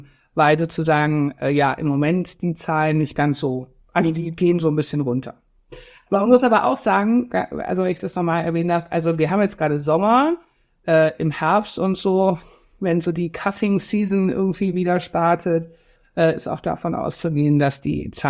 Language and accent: German; Cologne, North Rhine-Westphalia, Germany; ich komme aus Köln